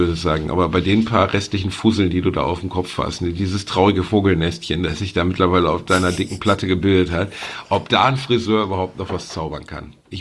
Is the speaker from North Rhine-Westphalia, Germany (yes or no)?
yes; Gelsenkirchen, North Rhine-Westphalia, Germany; Ich bin in Gelsenkirchen aufgewachsen, also so mittelgutes Türkisch spreche ich schon.